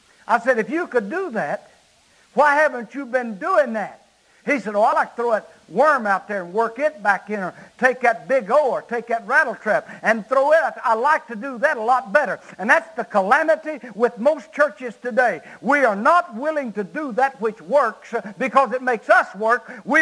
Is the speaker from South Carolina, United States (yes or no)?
no; Arkansas, United States; I called Ben Bracken, a photographer from my hometown, who was a layman preacher, had never pastored. All he did was preach revivals, and usually right around in Ouachita County where he could drive to them.